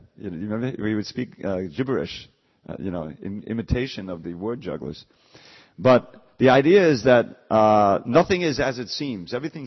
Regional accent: New York, United States; Now, you know, the garment industry, we grew up in New York, there's this garment industry.

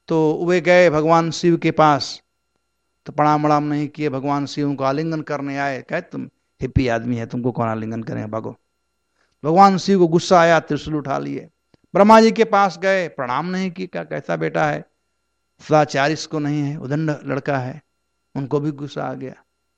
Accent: Bihar, India; मैं बिहार से हूं

